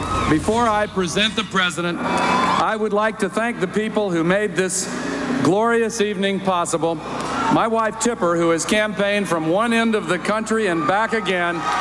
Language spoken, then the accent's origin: English; Tennessee, United States; I would like to thank the people of my home state of Tennessee